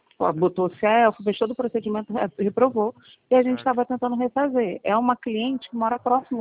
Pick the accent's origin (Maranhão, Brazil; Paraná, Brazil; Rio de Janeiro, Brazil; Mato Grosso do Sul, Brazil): Rio de Janeiro, Brazil; Eu sou de Campo Grande, Rio.